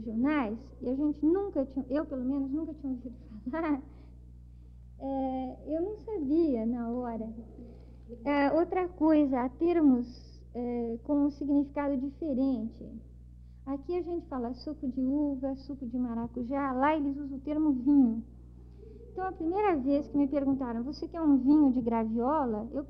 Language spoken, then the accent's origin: Portuguese; São Paulo, Brazil; Eu sou brasileira, sou de São Paulo.